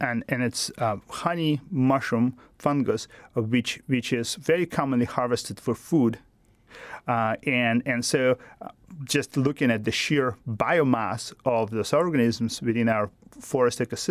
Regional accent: Russia; now in Alaska, United States; Now, growing up in Russia, Russians are known for their love for mushrooms.

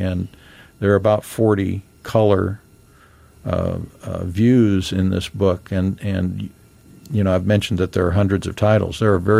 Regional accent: California, United States; Actually, I was born in California, and I guess I started this venture because I was so frustrated as a Californian reading in the history books as a child that our forebears were the Pilgrims in Massachusetts.

